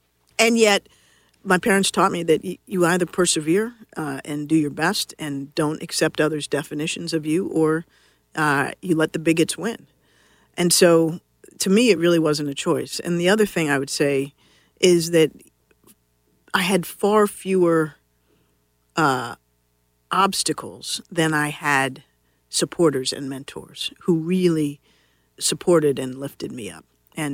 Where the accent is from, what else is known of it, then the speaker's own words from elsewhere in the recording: Washington, District of Columbia, United States; I grew up here in Washington, D.C., and my parents were determined that my brother and I really face the world in which we are living.